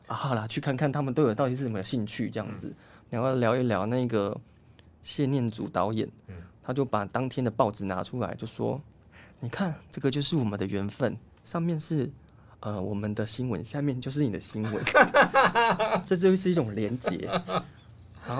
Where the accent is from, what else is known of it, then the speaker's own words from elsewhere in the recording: Kaohsiung, Taiwan; 因为高雄对我来讲很重要的，我是在那边长大，然后也是从那个地方开始唱歌